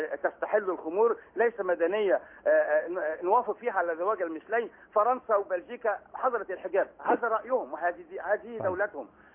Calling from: Benha, Qalyubia, Egypt; من بنها يا فندم

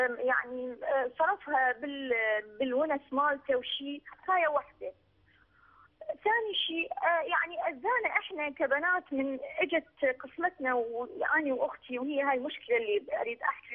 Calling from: Iraq; أنا من العراق

